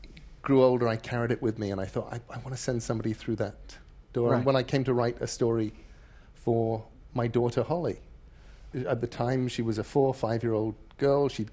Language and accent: English; England, United Kingdom; accent: English; moved away as an adult; now in United States; Yes, and I have. I still have enough of an English accent that all around the world people say to me, "You aren't from around here